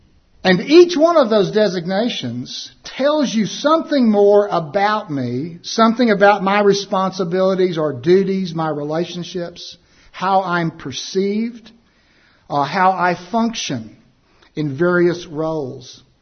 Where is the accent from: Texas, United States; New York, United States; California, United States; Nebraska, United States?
Texas, United States; I am also an American citizen, a native Texan.